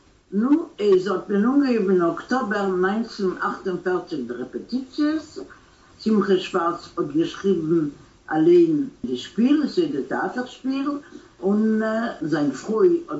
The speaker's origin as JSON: {"language": "German", "town": "Malorita", "region": "Brest Region", "country": "Belarus", "tie": "born or raised there", "also_born_or_lived": "Gdańsk, Poland", "said": "Geboren bin ich da in Danzig, aber gelebt habe ich in Malorita, das ist eine Städte nicht weit in Brisk, Brest-Litovsk, Brisk."}